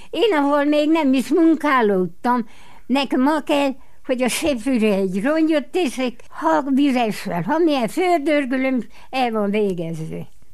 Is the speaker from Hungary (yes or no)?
no; Ócfalva, Harghita, Romania; Én itt születtem. Édesapám, édesanyám, mind itt vannak, minden rokon.